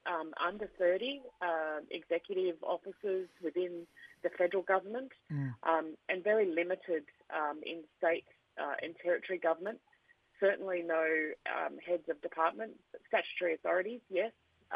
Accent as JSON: {"language": "English", "town": "Blacktown", "region": "New South Wales", "country": "Australia", "tie": "born there", "said": "I was born down in Blacktown in Sydney."}